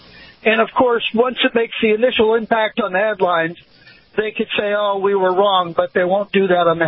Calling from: Nyack, New York, United States; from Nyack.

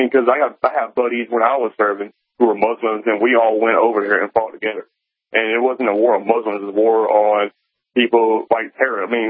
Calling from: South Carolina, United States; South Carolina.

